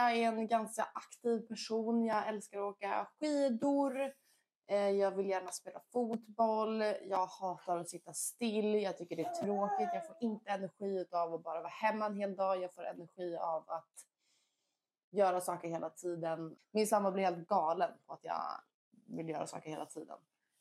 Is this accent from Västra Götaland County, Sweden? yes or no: no; Stockholm, Stockholm County, Sweden; now in Skellefteå, Sweden; Jag är uppvuxen i Stockholm men bor i Skellefteå nu och har bott här sedan 2022, februari.